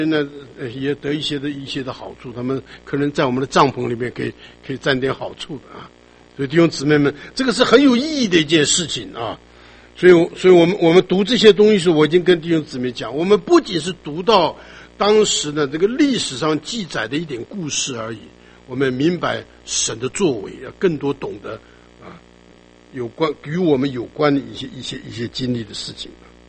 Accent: Shanghai, China; 我们上海人在一起讲上海话就很亲啊

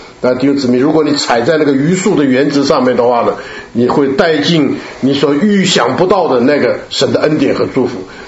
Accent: China; 这个犹太人的思想跟我们中国人也蛮相近的啊。我们中国人呢，你到中国去看，到处都有亭子啊。

